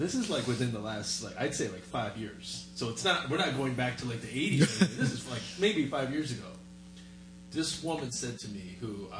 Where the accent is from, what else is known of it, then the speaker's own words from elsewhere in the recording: Vietnam; They find out I'm from Vietnam